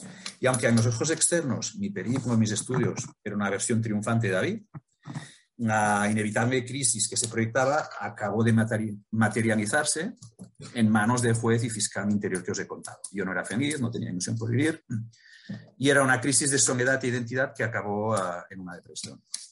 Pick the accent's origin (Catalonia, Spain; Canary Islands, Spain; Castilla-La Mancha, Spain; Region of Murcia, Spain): Catalonia, Spain; Vic; una mentalidad más abierta que en mi ciudad natal de Vic.